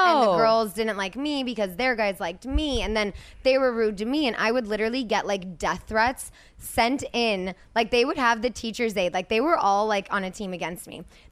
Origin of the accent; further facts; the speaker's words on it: Azusa, California, United States; I grew up in Azusa